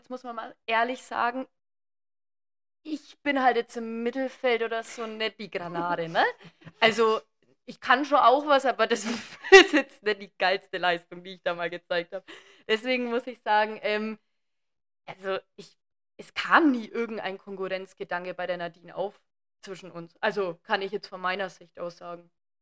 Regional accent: Neuhaus, Germany; moved away; Ja, also ich komme ja ursprünglich aus Neuhaus. Mittlerweile wohne ich nicht mehr hier.

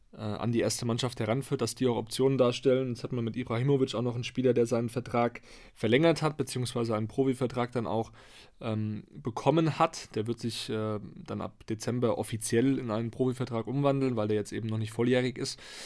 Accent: Hesse, Germany; Ich komme ja auch aus der Nähe von Frankfurt ursprünglich

